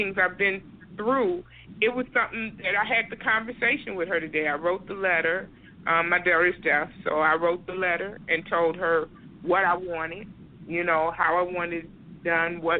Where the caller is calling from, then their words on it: Detroit, Michigan, United States; I'm calling from Detroit.